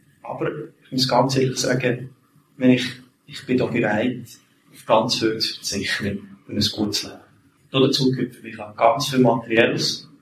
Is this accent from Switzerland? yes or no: yes; Switzerland; Es gibt schon Situationen auch hier bei uns in der Schweiz, wenn ich denke, eine alleinerziehende Mami, also ich bin eine alleinerziehende Mutter gross geworden